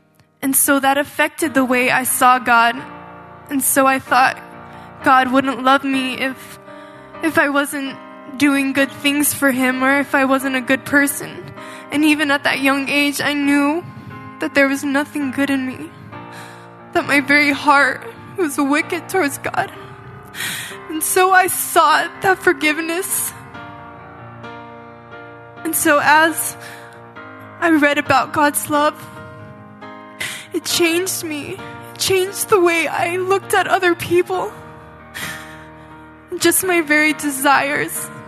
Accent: Chihuahua, Mexico; I was born and raised in Chihuahua, Mexico, in a small polygamous community of fundamental Mormons.

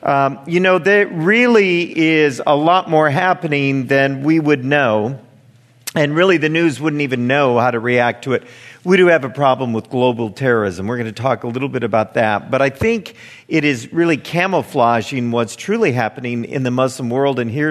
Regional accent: Chicago, Illinois, United States; born there; also born or lived in Las Vegas, United States; So I was born in Chicago, lived in Las Vegas.

